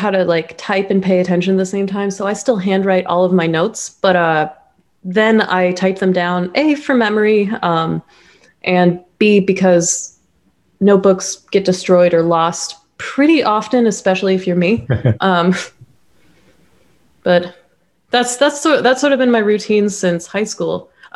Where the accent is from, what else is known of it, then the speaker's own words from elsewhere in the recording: Alaska, United States; now in Dallas, United States; a hacker from Alaska. But I'm sorry, I had to do that. I'd be remiss if I didn't. … I moved to Dallas from Alaska in 2018.